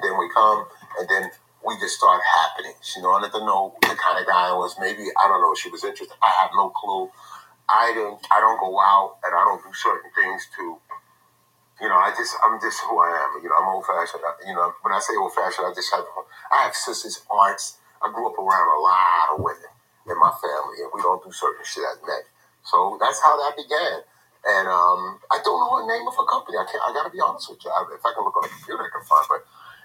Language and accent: English; the South, United States; I'm from the South. I never stayed in New York.